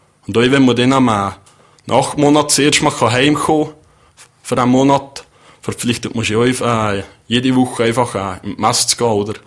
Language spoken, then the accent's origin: German; Valais, Switzerland; als Walliser hat man seit immer ein bisschen so speziellen schon, Zusammenhalt.